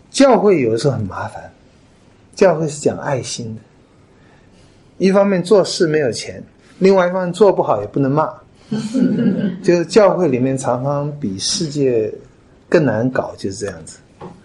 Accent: China; 那我们中国人也会发明字哦，献殷勤，不是献礼物，献殷勤，一直在跑。

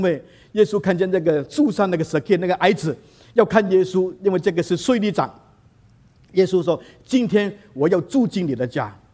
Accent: Chaozhou, Guangdong, China; 他是潮州人啊，我也是潮州人

